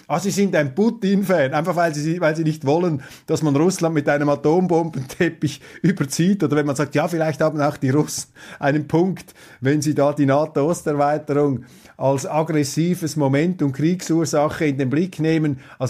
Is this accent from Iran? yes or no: no; Switzerland; Da bin ich etwas skeptisch als Schweizer. Ich sage einfach, als Schweizer musst du dir alle Fluchtwege und Notausgänge in der Weltpolitik offen halten